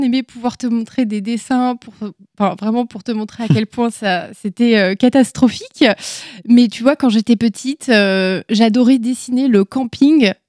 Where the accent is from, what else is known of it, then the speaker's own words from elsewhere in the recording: Ouzouer-sur-Loire, Centre-Val de Loire, France; J'ai 27 ans actuellement, bientôt 28. Effectivement, je viens en fait d'une petite commune qui s'appelle Ouzoir-sur-Loire, plus communément appelée la campagne. Voilà. Effectivement, c'est à côté d'Orléans pour les personnes qui ne connaissent pas.